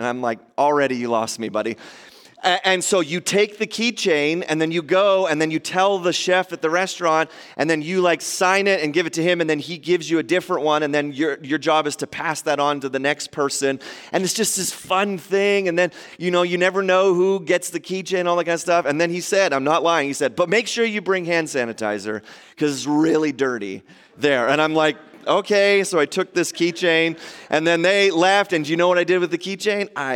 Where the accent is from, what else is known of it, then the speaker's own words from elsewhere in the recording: Maple Ridge, British Columbia, Canada; And I said, well, we're from Maple Ridge